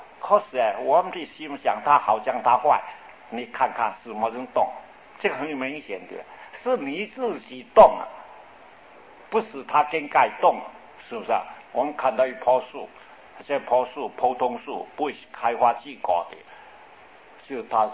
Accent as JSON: {"language": "Chinese", "country": "China", "said": "法国人讲法国话，美国人讲美国话，我们中国人听不懂的"}